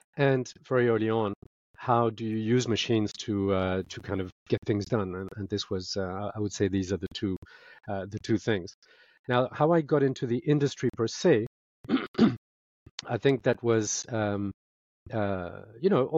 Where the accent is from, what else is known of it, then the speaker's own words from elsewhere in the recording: Paris, Île-de-France, France; also born or lived in London / Mauritius; multicultural individual by my origins. I was born in London. I grew up in Paris, but I also spent some time in my childhood in Mauritius because my mother was from Mauritius. And my father is New Zealand, and so I have this kind of very multicultural angle. I speak multiple languages